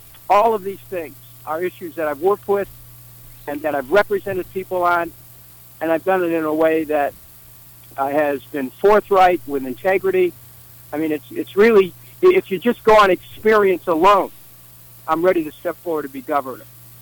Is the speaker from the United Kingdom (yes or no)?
no; Cleveland, Ohio, United States; I grew up in Cleveland, the oldest of seven. My parents never owned a home.